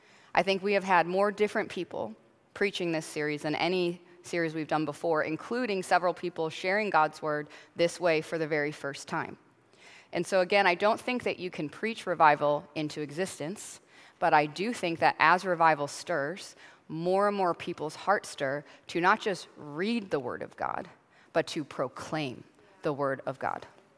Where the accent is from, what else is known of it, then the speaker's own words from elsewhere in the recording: Wales, United Kingdom; the Rhondda Valley is actually where I grew up in Wales and where my sister-in-law is born and bred